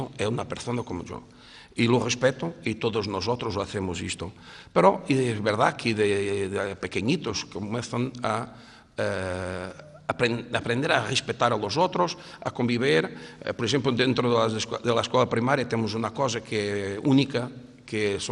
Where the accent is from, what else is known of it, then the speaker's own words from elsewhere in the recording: Portugal; Si yo tengo el mío Día Nacional, el portugués, pero para mí este es tan importante como el Día Nacional